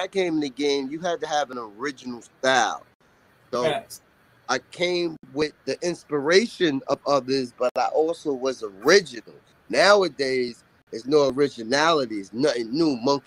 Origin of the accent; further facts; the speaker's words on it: Roosevelt, New York, United States; also born or lived in Central Islip; Was grew up in Roosevelt and Central Islip.